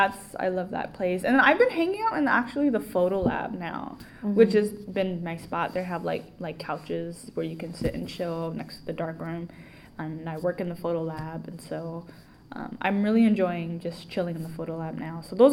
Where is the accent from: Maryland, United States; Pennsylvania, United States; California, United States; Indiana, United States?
California, United States; Torrance; I am from Los Angeles, California. To be more specific, from the South Bay of Los Angeles, like the Redondo Beach. I'm from Torrance. Mm. That's where I'm from. Yeah, growing up, I loved it there.